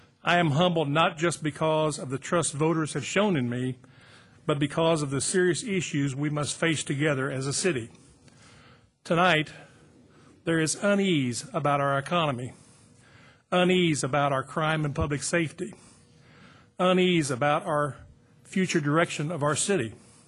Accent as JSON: {"language": "English", "town": "Columbia", "region": "Missouri", "country": "United States", "tie": "born or raised there", "said": "moved his young family to Columbia back in 1952. He wanted his sons to have the opportunity of growing up in America's best college town. I grew up here. I married my wonderful wife, Patty, here."}